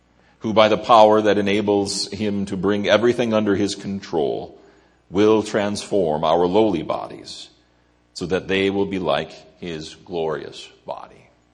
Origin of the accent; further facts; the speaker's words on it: United States; The United States is my home country. It's where I belong.